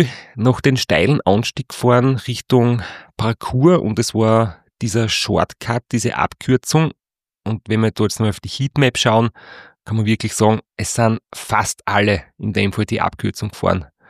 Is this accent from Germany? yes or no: no; Austria; accent: Austrian dialect; Und ja, ich hoffe, man versteht es auch weiter nördlich jetzt, als wir da in Österreich sind.